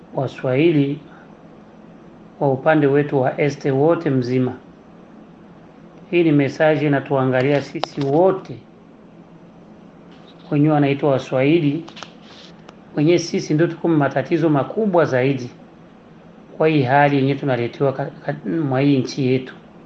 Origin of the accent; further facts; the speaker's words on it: Uvira, South Kivu, DR Congo; Mimi ni mtoto wa Este na nimekomalia Uvira tangu utoto wangu.